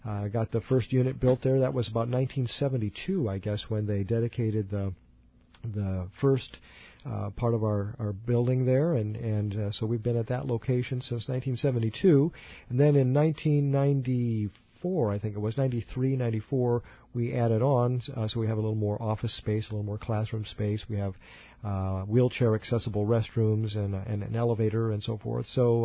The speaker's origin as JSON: {"language": "English", "region": "Nebraska", "country": "United States", "tie": "born or raised there", "moved": "as an adult", "lives_now": "Missouri, United States", "said": "I had been in the great state of Nebraska, which is my home state."}